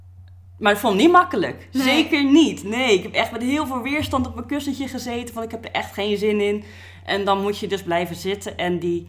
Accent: South Holland, Netherlands; now in Nijmegen, Netherlands; Maar daarvoor kom ik dus eigenlijk uit de andere kant van het land, uit Besluis. Dus dat is bij Rotterdam in de buurt.

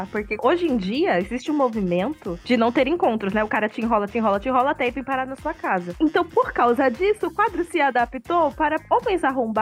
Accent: São Paulo, Brazil; São Paulo.

